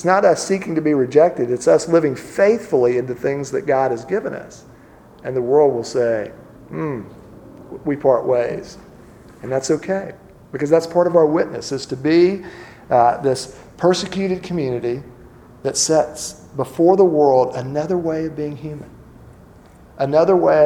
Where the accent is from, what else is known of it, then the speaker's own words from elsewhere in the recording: Montgomery, Alabama, United States; I grew up in Montgomery, Alabama.